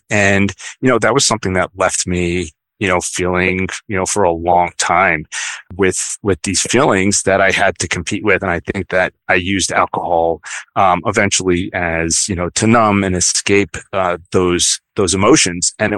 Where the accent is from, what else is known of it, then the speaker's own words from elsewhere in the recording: New York City, New York, United States; now in Connecticut, United States; I grew up in the Bronx, New York, which is right outside of New York, and I work in the advertising industry.